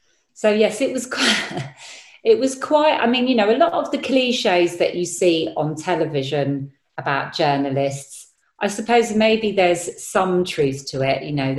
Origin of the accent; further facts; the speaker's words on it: Southgate, London, United Kingdom; I just thought, well, I'm from Southgate. I'm, you know, that's where I'm from. I grew up in London. I'm British.